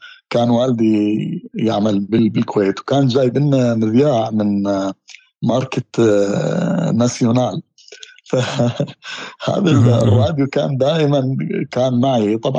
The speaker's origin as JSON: {"language": "Arabic", "region": "Khuzestan", "country": "Iran", "accent": "Ahwazi Arabic", "first_language": "Arabic", "said": "ولكن الحقيقة لغة الأم هي طبعا هي راح تكون لهجة، يعني اللهجة الأهوازية"}